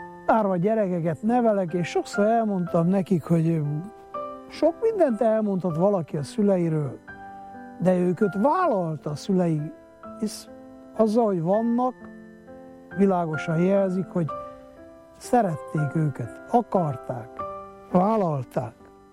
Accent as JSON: {"language": "Hungarian", "town": "Miercurea Ciuc", "region": "Harghita", "country": "Romania", "tie": "born or raised there", "said": "Oda az a Csíkszeredába, én ott nőttem fel"}